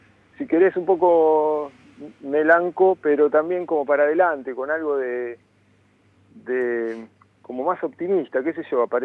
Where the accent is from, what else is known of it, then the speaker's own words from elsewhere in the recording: Junín, Buenos Aires Province, Argentina; moved away as an adult; now in La Plata, Argentina; es la vida de nosotros que venimos de Junín a La Plata a estudiar, y con 18, 19 años